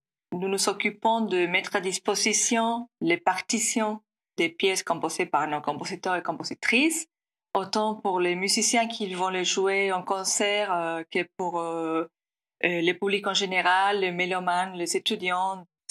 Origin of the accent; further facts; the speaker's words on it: Argentina; je viens d'Argentine